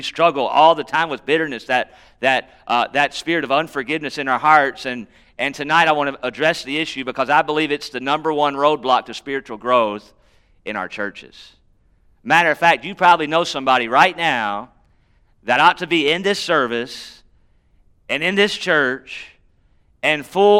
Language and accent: English; Charlotte, North Carolina, United States; Now, I grew up in Charlotte, North Carolina, and I grew up under the shadow of the Charlotte Motor Speedway.